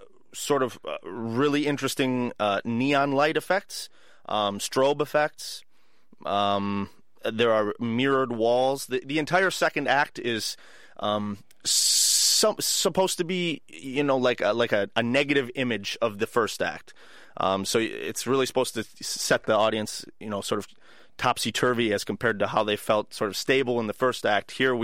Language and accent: English; Minnesota, United States; But I grew up in Minnesota. And in Minnesota, like many places in the country, I'm sure, but Minnesota particularly has a very rich choral tradition.